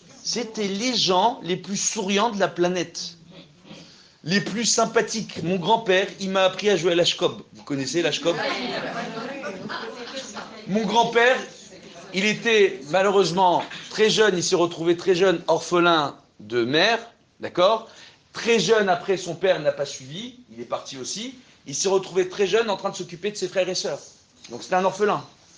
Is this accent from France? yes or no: no; Tunisia; Moi, je suis un vrai Tunisien.